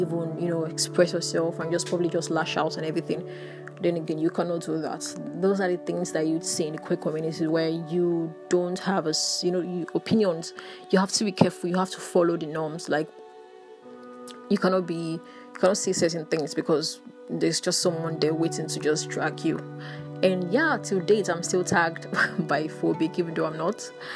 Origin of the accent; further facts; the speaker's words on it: Nigeria; I could actually experience as a Nigerian queer woman